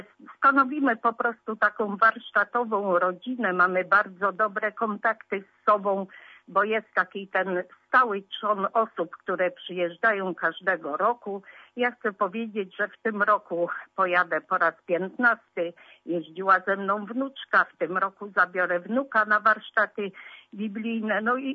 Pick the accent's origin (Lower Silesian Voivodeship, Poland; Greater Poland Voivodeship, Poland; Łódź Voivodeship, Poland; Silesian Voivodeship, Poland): Greater Poland Voivodeship, Poland; Biezdrowo; ja jestem z Biezdrowa, Kołobronek, z Wielkopolski.